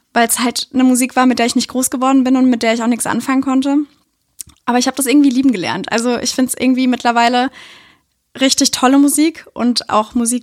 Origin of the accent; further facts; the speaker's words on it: Osthofen, Rhineland-Palatinate, Germany; also ich bin in Osthofen groß geworden. Das ist in der Nähe von Mainz. Genau, also im Südwesten von Deutschland.